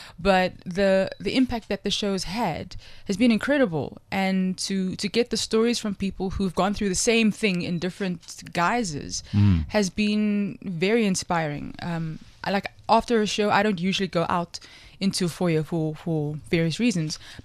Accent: Strandfontein, Western Cape, South Africa; I come from Strandfontein, which is, I would say, kind of a nicer version of Mitchell's Plain, next to Mitchell's Plain.

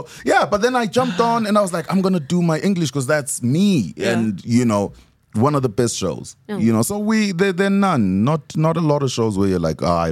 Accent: Zimbabwe; I'm from Zim, so I can speak Zulu, but you can tell my Zulu is not here.

